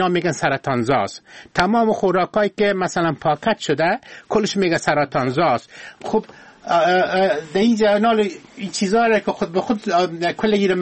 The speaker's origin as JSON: {"language": "Persian", "country": "Afghanistan", "said": "ما از افغانستان هستیم"}